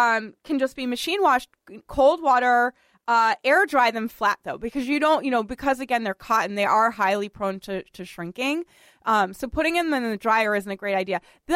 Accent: Boston, Massachusetts, United States; born or raised there; moved away as an adult

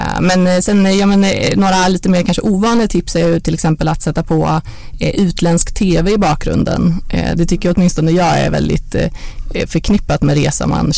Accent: Järna, Stockholm County, Sweden; born or raised there

